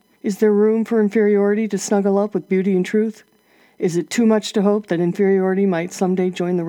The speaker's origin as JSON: {"language": "English", "town": "East Hampton", "region": "New York", "country": "United States", "said": "from East Hampton."}